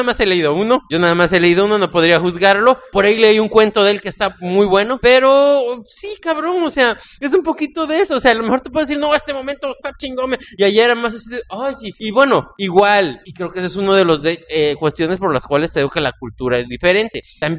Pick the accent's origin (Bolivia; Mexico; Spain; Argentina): Mexico; Veracruz; ya sabes cómo somos los jarochos, más alivianados